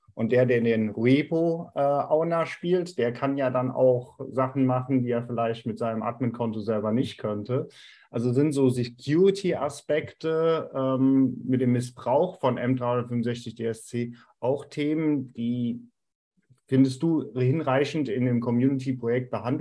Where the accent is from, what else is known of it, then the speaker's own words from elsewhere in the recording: Rhineland, Germany; als Rheinländer